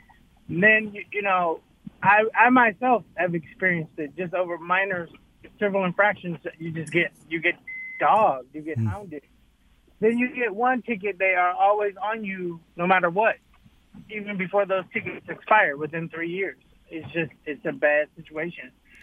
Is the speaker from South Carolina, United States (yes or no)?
no; Detroit, Michigan, United States; I'm 51 and I was raised in born in Detroit. And my parents were biracial. My dad was black. My mom was white.